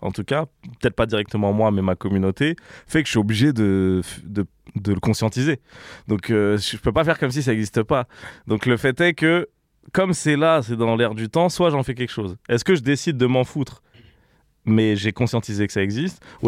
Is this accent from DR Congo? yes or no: no; Le Bourget, Île-de-France, France; also born or lived in Paris; Et après, je suis parti dans le 93, là où ma famille a toujours vécu